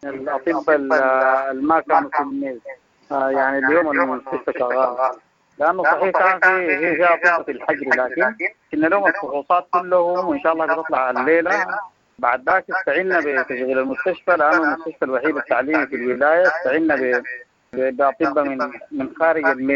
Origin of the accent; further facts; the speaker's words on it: Sudan; عندنا في السودان وفي ولاية سنار